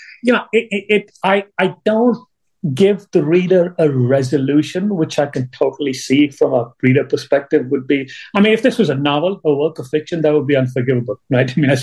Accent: India; just growing up in India back in the 80s, I actually wanted to be

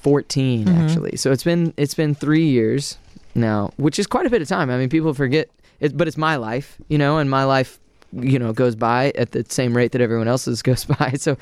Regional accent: Texas, United States; I am from Texas.

